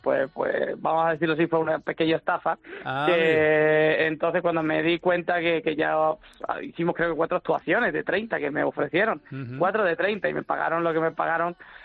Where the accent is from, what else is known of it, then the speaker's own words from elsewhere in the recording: Málaga, Andalusia, Spain; Ya necesitaba Málaga, necesitaba mi tierra, a la familia, lo necesitaba cerca